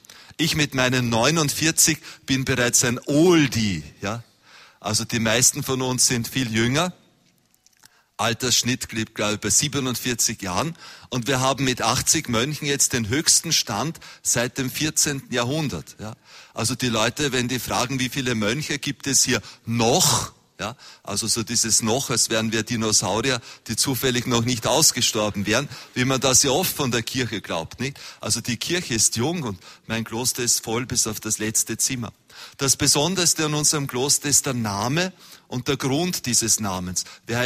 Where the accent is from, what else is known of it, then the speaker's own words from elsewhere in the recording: Austria; In Österreich sagen wir viel Ehr, viel G'scher.